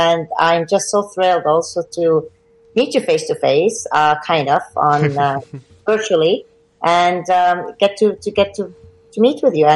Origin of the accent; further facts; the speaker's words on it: Ottawa, Ontario, Canada; Yes. So I'm from Ottawa, Canada, and I teach French immersion.